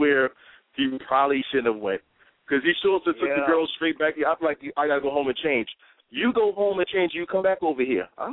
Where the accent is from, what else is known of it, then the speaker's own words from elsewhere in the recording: Brooklyn, New York, United States; Nah, niggas, I'm from Brooklyn. We don't open doors, so we don't know who's on the other side.